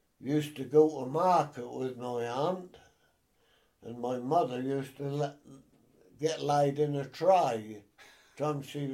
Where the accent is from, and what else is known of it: Eccles, East of England, United Kingdom; born or raised there; also born or lived in Norwich